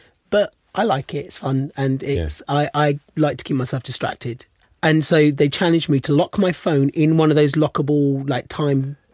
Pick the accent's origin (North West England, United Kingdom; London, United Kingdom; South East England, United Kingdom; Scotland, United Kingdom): London, United Kingdom; I am a Londoner